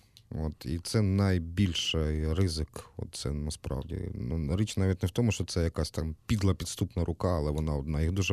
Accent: Kyiv, Ukraine; also born or lived in Kharkiv; я все своє життя прожив в Києві, просто з Харкова мене багато що пов'язує

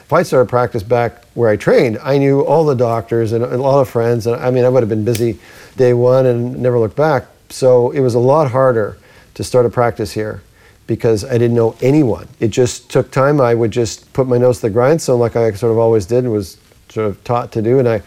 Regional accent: Canada; moved away as an adult; now in United States; we're from Canada, and then trained in Canada mainly. Then we came here in '89 in the States

